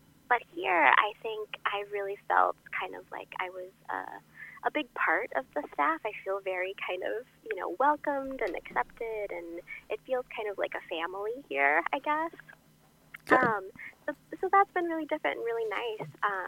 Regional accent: Joyce, Iowa, United States; Well, I'm from Joyce, Iowa, which is a really small town in north central Iowa.

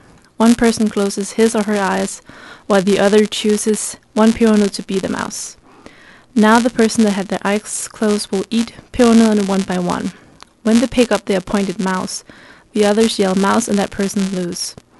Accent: Aarhus, Central Denmark Region, Denmark; I'm from Aarhus, Denmark.

